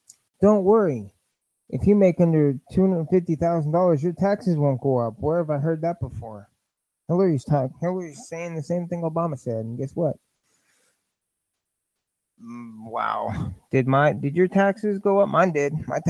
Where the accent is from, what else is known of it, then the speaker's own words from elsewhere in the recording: Indiana, United States; This is my home state.